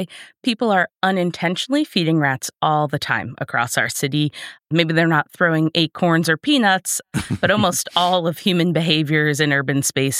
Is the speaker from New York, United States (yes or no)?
yes; New York, United States; It is true. I grew up in a house that was abutting railroad tracks.